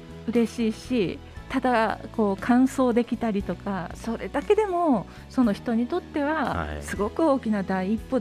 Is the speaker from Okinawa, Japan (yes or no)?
no; Osaka, Japan; born there; 私は雪を見たことがない、大阪生まれですのでね